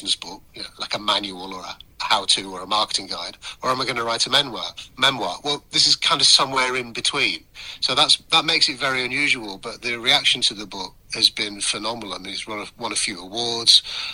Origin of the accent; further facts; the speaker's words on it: Manchester, North West England, United Kingdom; moved away as an adult; now in London, United Kingdom; I moved house. I moved from Manchester, which is where I grew up, to London.